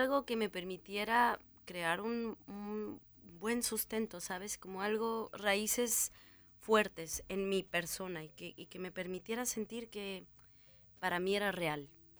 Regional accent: Veracruz, Mexico; voy a cantar para ustedes una canción que hice justamente para Veracruz, para mi tierra veracruzana

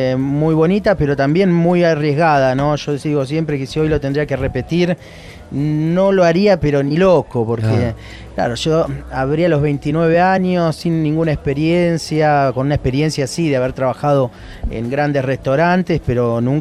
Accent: Argentina; me fui como los argentinos, viste que lo atamos con alambre, me las arreglé, empezamos.

